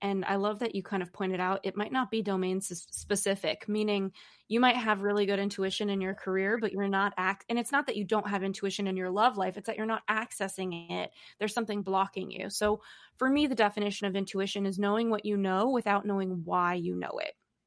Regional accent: Los Angeles, California, United States; now in New York City, United States; I grew up in Los Angeles and now I live in New York City.

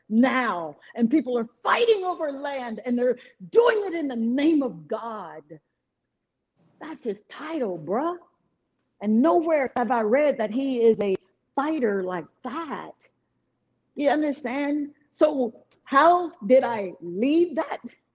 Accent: Mississippi, United States; Well, I'm from Mississippi.

